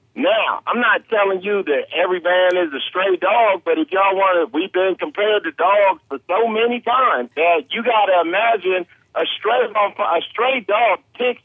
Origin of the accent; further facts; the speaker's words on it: California, United States; I started in Washington, D.C., even though I'm from Cali, and I started with Coco Brown and Queen Aisha.